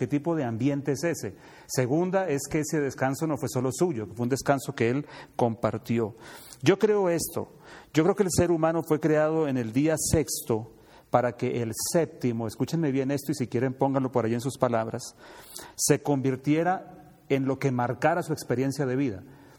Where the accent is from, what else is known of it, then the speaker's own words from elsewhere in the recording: Bogotá, Colombia; por lo menos hablando como bogotano que me siento